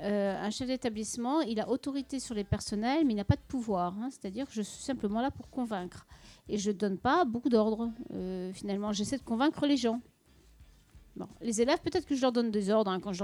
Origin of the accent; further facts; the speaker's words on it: Paris, Île-de-France, France; now in Amiens, France; je ne suis pas originaire d'Amiens, je suis originaire de Paris, mais je vis à Amiens depuis longtemps